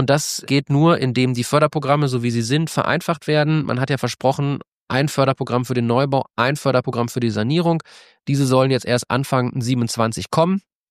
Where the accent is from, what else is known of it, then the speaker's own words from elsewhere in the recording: Bonn, North Rhine-Westphalia, Germany; ich komme aus Bonn